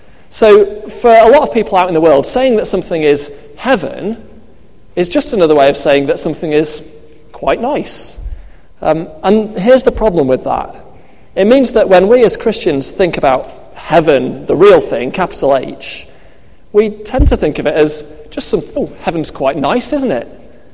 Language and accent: English; Manchester, North West England, United Kingdom; I can only assume that she must have paid a visit to my hometown of Manchester shortly before writing that song to get some inspiration.